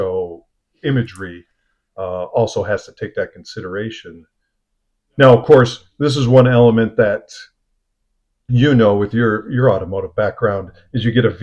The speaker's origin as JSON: {"language": "English", "region": "Michigan", "country": "United States", "tie": "born or raised there", "said": "Slightly different from LA, but I grew up in Michigan, so the snow wasn't something foreign to me."}